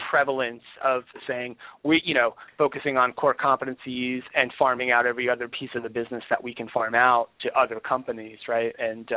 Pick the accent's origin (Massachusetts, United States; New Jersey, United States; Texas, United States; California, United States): New Jersey, United States; in New Jersey, my home state. So she was awesome.